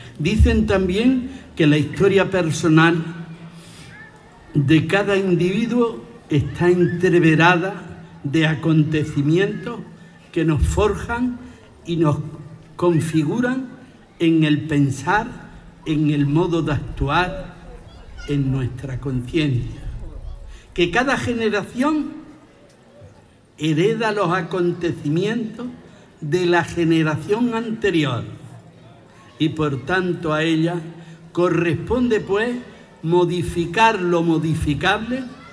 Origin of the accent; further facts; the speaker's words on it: Fuente Palmera, Andalusia, Spain; born there; Nací en Fuente Palmera hace muchos años ya.